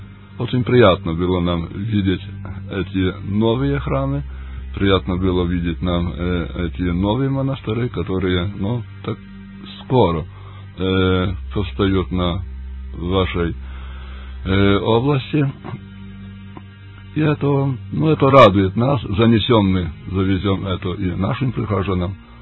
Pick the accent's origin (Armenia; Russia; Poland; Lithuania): Poland; Białystok, Podlaskie Voivodeship; Russian is a second language; мы приехали как паломники из Белостока, из Белостокской Гданьской епархии, из Варшавской.